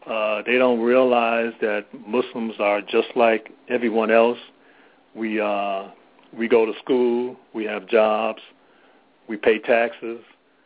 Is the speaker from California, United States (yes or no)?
no; Cleveland, Ohio, United States; I moved back to Cleveland, which was my home. I was raised in Cleveland, went to Cleveland Public Schools